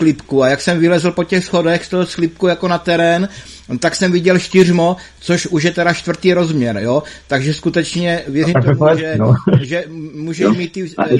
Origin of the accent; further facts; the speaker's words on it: Haná, Czechia; já jsem z Hané